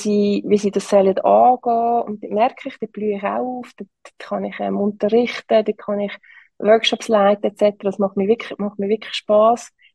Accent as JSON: {"language": "German", "region": "Lucerne", "country": "Switzerland", "tie": "born or raised there", "said": "in Luzern, meiner Heimat, fehlt so ein bisschen der Designaspekt."}